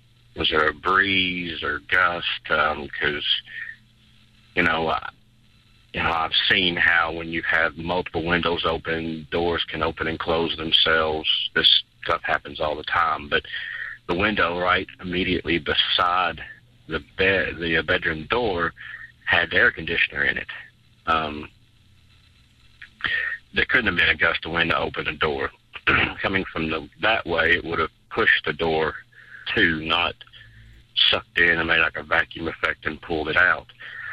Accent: Louisville, Kentucky, United States; I'm from Louisville, Kentucky.

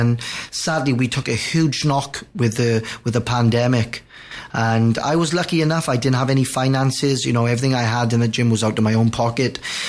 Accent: Wales, United Kingdom; I'm from Wales, South Wales.

